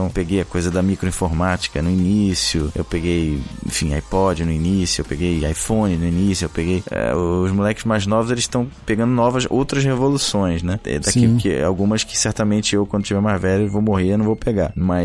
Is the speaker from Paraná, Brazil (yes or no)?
no; Rio de Janeiro, Brazil; now in São Paulo, Brazil; Eu sou do Rio, mas moro em São Paulo.